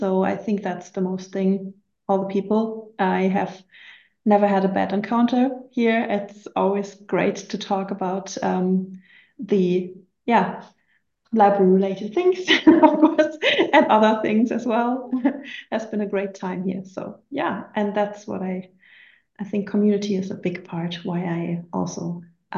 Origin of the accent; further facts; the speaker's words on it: Germany; I am from Germany, and I'm also from with the GBV Visa G in Göttingen.